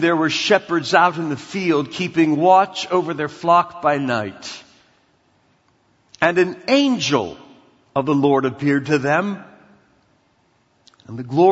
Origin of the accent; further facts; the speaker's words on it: Canton, Ohio, United States; I'm from Canton, Ohio.